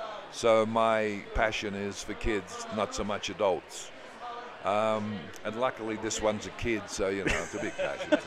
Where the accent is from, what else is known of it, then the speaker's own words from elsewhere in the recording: California, United States; I come from California. You can only come there if you're invited.